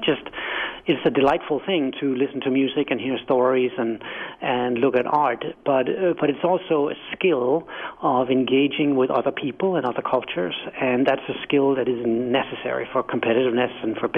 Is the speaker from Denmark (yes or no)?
yes; Denmark; English is a second language; moved away as an adult; now in United States; I'm, as you can hear in my quaint accent, I'm not from America. I'm from Denmark, and when I arrived here a decade ago